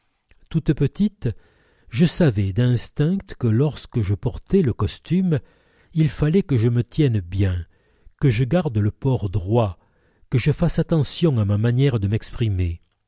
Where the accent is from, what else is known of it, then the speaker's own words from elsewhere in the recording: Mouriès, Provence-Alpes-Côte d'Azur, France; also born or lived in Arles; j'ai 28 ans, je suis née à Arles, puis j'ai grandi à Mouriès.